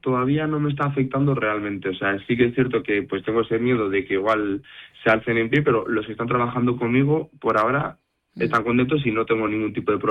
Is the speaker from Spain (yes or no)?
yes; Bilbao, Basque Country, Spain; soy de Bilbao, pero también, por ejemplo, tengo casa de veraneo en Medina de Pomar